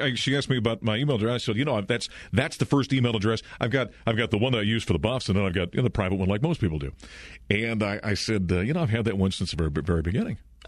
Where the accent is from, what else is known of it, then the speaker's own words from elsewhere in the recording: Grand Forks, North Dakota, United States; so I'm a North Dakota native. I grew up in Grand Forks, North Dakota, born in a little tiny town in between Fargo and Grand Forks, named Hillsborough, North Dakota, and bounced around the country in radio.